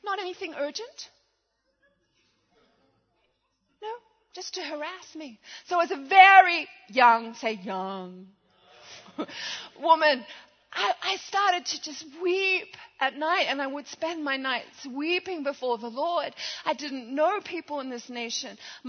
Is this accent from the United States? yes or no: no; Australia; I am Australian. We tend to speak a little harsher.